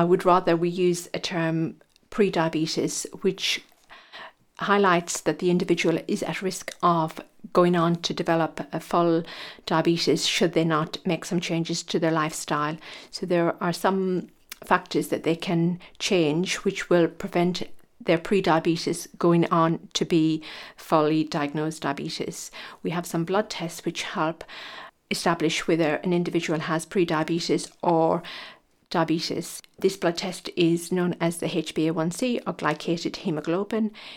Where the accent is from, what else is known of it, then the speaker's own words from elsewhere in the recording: Ireland; moved away as an adult; And when I came over from Ireland in 1990, there were lots of other young Irish nurses who came over to do their training